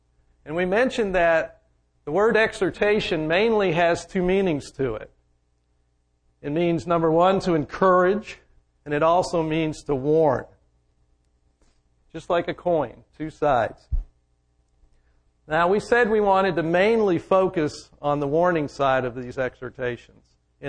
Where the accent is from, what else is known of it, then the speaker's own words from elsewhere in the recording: Vermont, United States; accent: Vermont; I have a hard time with that with my Vermont accent.